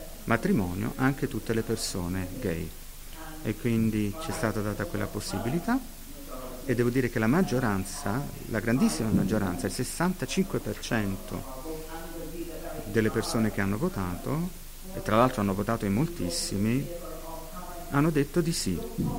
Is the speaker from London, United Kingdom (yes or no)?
no; Belfast, Northern Ireland, United Kingdom; Italian is a second language; sono cresciuta a Belfast, dove i cattolici venivano, diciamo, privati di alcuni diritti, perché i protestanti, diciamo così, erano la maggioranza